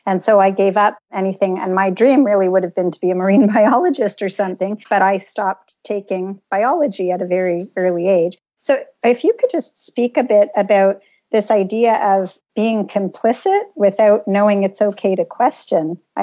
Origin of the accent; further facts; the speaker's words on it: Canada; I live in Canada and I grew up here in Canada.